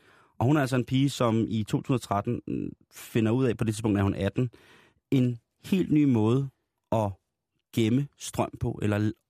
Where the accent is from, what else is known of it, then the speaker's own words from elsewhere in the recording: Roskilde, Zealand, Denmark; Vi skal faktisk tilbage til min hjemstavn, Roskilde.